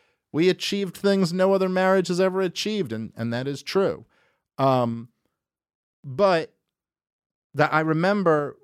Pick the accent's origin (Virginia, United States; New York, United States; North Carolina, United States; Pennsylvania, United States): New York, United States; New York City; I'm a kid from New York City